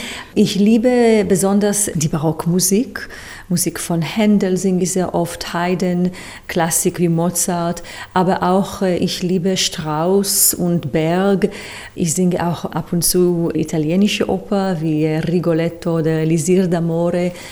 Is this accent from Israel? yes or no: yes; Israel; German is a second language; Ich komme aus Israel, das ist meine Heimat. Ich verbringe aber viel Zeit in Wien und in den letzten Jahren auch in London.